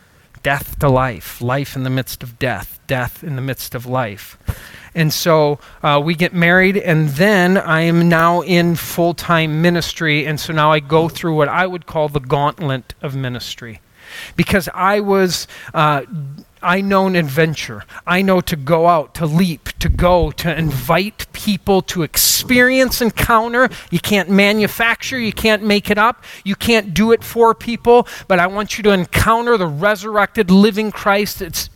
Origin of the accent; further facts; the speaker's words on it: Hudsonville, Michigan, United States; If you're not familiar with Muskegon, it's not Hudsonville. And I grew up in Hudsonville.